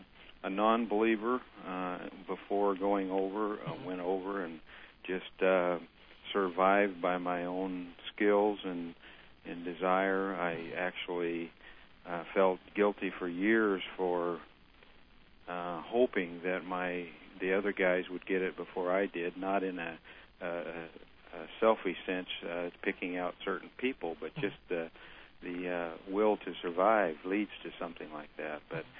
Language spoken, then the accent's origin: English; North Bend, Oregon, United States; also born or lived in Seattle; I was born on August 3rd, 1948, at the Marine Hospital in Seattle, Washington. My father was in the Coast Guard at sea, and both my brother and I were born there. Shortly after, we moved to Oregon. My dad worked on a dam, and then we moved down to North Bend, Oregon